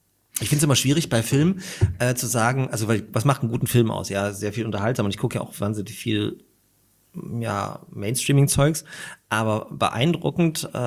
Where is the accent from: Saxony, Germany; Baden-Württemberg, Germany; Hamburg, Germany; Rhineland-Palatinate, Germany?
Saxony, Germany; Groß-Röhrsdorf; also born or lived in Dresden; now in Leipzig, Germany; Ich bin in Dresden geboren und bin dann in der Oberlausitz aufgewachsen, dort auch zur Schule gegangen, Groß-Röhrsdorf.